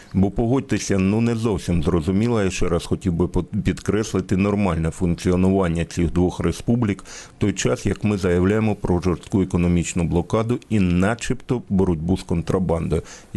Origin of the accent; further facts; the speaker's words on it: Luhansk, Luhansk Oblast, Ukraine; я сам луганчанин, і я знаю, як відбувалися вибори навіть за часів України